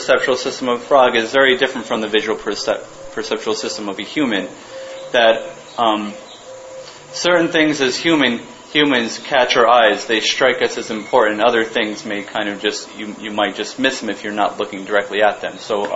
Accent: Boston, Massachusetts, United States; I'm from Boston. If I didn't know, I would have got burned to the stake for not knowing that. People in Boston are very fanatical about baseball.

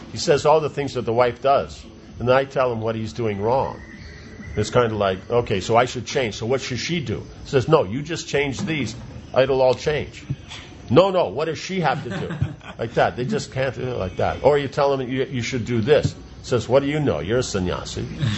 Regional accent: Hungary; English is a second language; I think I come from Hungary

